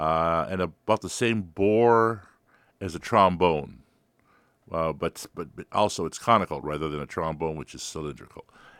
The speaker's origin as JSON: {"language": "English", "country": "United States", "said": "Well, I'm, of course, you might guess that I'm Finnish American, third generation, and I have made some trips over to Finland, starting quite early"}